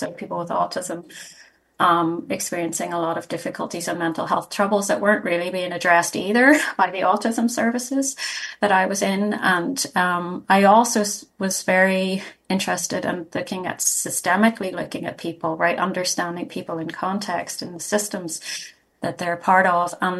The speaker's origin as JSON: {"language": "English", "town": "Belfast", "region": "Northern Ireland", "country": "United Kingdom", "tie": "born or raised there", "said": "I'm from Northern Ireland. I'm from Belfast. And grew up there, and there were not services there."}